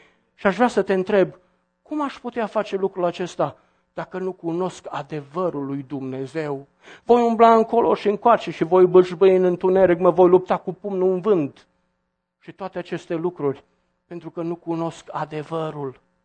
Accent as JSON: {"language": "Romanian", "country": "Romania", "said": "eu sunt român. Eu mi-s din frunce și nu sunt perfect"}